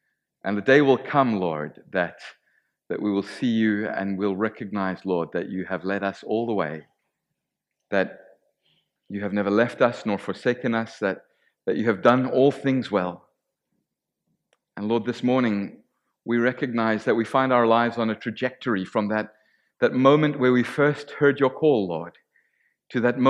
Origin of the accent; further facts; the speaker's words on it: South Africa; now in Girvan, United Kingdom; as you've heard, and I'm from Milestone Christian Fellowship, the Wee Baptist Church down in Girvan this morning, but originally from South Africa, so I've come a long way to be here.